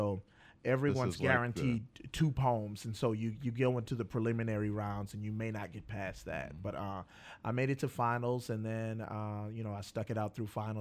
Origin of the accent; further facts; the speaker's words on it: Plaquemine, Louisiana, United States; now in Baton Rouge, United States; Well, I grew up in Plaquemine, Louisiana.